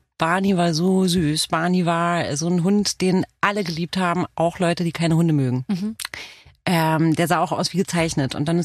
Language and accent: German; Romania; Nee, aus Rumänien bin ich und sie ist aus Griechenland.